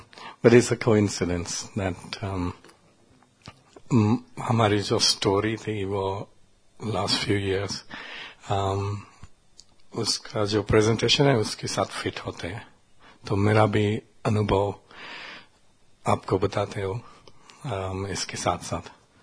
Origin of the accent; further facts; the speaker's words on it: London, United Kingdom; Hindi is a second language; वो मेरा first language Hindi नहीं है, तो कोशिश करता हूँ अभी बोलने के लिए, वो पढ़ाई भी लिखने के पढ़ने के लिए भी सीखता हूँ अभी। लंदन से आया